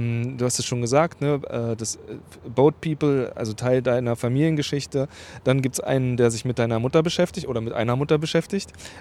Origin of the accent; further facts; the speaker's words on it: East Germany, Germany; Übrigens, ich komme ja aus der DDR, ne? Also ich bin da geboren.